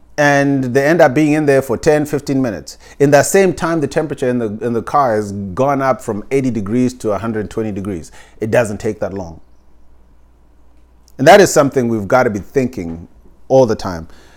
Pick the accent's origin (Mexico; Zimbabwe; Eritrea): Zimbabwe; also born or lived in Oklahoma, United States; now in Missouri, United States; this is growing up in Zimbabwe, I remember this.